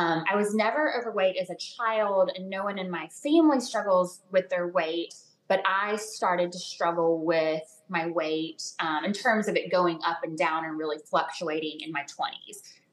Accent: the South, United States; But that all those messages were kind of compounded and reinforced growing up in the South.

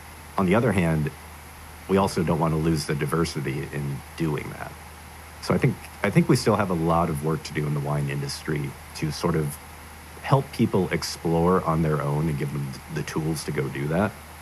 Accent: California, United States; I grew up in Sonoma County. And for a period, we were on a 40-acre ranch that had about 20 acres of grapes.

